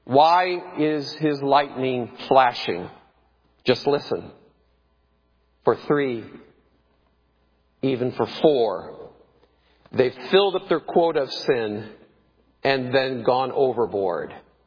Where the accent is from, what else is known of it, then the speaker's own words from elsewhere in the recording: Iowa, United States; when I was growing up in Iowa, it was a summer storm.